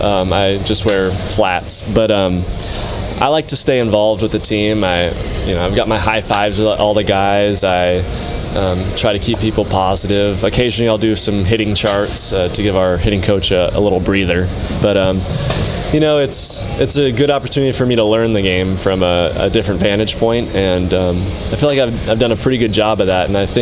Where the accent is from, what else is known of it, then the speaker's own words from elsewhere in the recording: California, United States; You know, I came in being from Southern California thinking that, hey, it's only Division III.